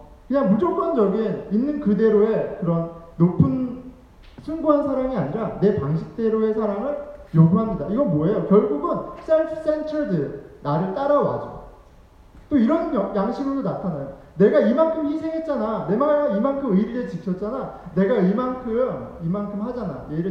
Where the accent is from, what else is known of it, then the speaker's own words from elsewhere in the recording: South Korea; 저는 이제 한국 사람이고 한국 남자잖아요.